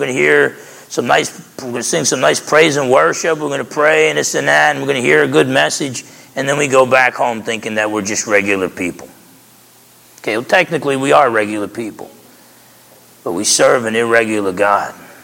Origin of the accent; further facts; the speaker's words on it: New Jersey, United States; I was somewhat of an athlete growing up in New Jersey.